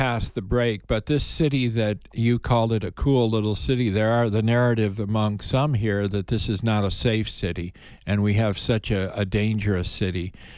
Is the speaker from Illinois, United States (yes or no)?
yes; Chicago, Illinois, United States; moved away as an adult; now in Tucson, United States; when I came out here from Chicago to go to the U of A in 1965 for 4 years. And then I came back in 88.